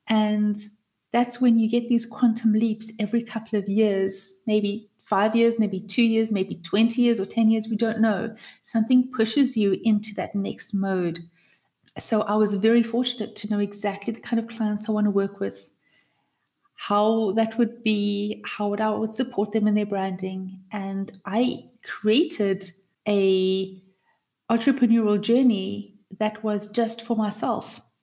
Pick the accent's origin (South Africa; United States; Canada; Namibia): South Africa; I'm from South Africa, and I just love hearing and speaking to people that are from all over the world as well.